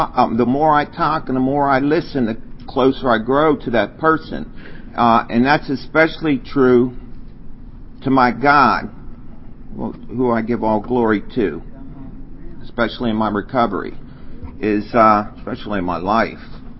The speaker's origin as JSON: {"language": "English", "town": "Pittsburgh", "region": "Pennsylvania", "country": "United States", "said": "I'm from Pittsburgh, PA. Thank you. Clap for Pittsburgh over there."}